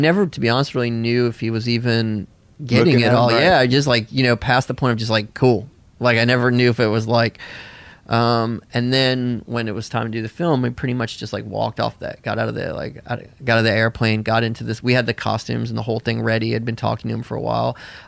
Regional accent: the South, United States; I also remembered it from growing up in the South, spring break was had been this big thing

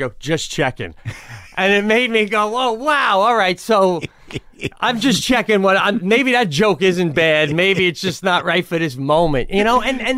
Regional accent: New York, United States; Long Island.

